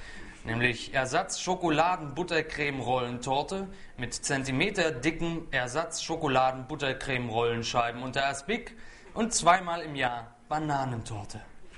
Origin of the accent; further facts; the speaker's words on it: Sangerhausen, Saxony-Anhalt, Germany; Sangerhausen heißt meine Heimatstadt. Gelegen unterhalb von Pilzfeld, einem Dorf, in dem jede zweite Familie Siebenhühner heißt und auch so aussieht.